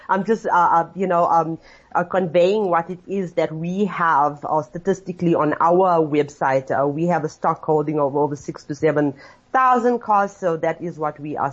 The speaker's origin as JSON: {"language": "English", "country": "India", "lives_now": "South Africa", "said": "I would be failing in my duty as an Indian motoring journalist if I did not mention the Mahindra TUV 300L."}